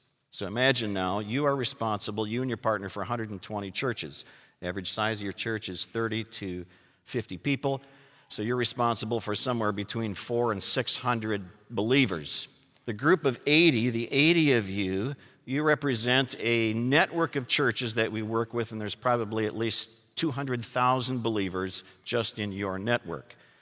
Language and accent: English; Minnesota, United States; But since this is Upper Northwest, I'm from Minnesota myself, we tend to be a little bit quiet, a little bit reserved.